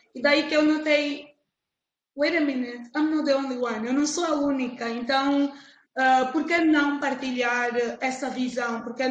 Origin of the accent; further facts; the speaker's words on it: Angola; para quem é africano, para quem é nosso, assim, está falando agora já como angolana